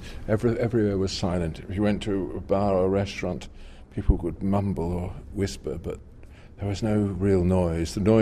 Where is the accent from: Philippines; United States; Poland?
Poland; I came from Poland, and in 1979, Poland was kind of fermenting